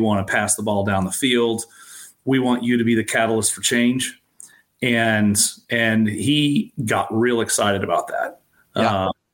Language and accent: English; Missouri, United States; And I came from the Show Me State from Missouri. I didn't grow up in Iowa